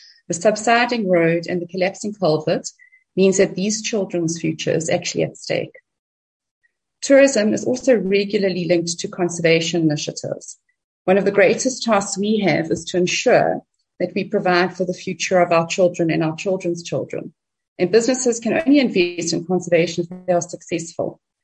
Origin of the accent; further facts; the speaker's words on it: KwaZulu-Natal, South Africa; I'm from the Drakensberg region.